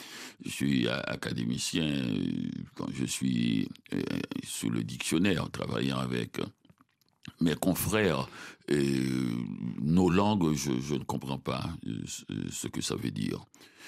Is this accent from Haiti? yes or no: yes; Petit-Goâve, Nippes, Haiti; Et je trouvais les livres chez moi à Petit Gouave